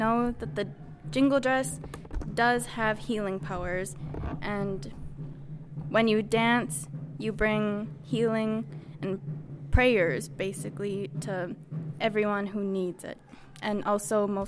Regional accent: Nett Lake, Minnesota, United States; I'm from the Boys Fort Indian Reservation, Net Lake.

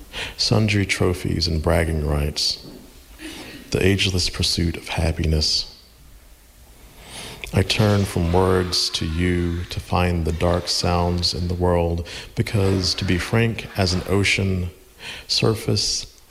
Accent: Georgia, United States; So, as we've established, I am from Georgia, from the South, and I until 1999, had never gone west of Birmingham, Alabama.

